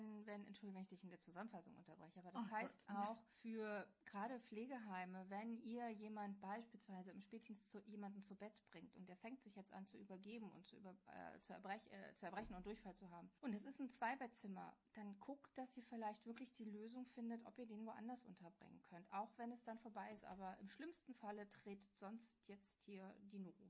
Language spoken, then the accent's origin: German; Northern Germany, Germany; now in Berlin, Germany; ich komme ja aus dem Norden und jetzt hier in Berlin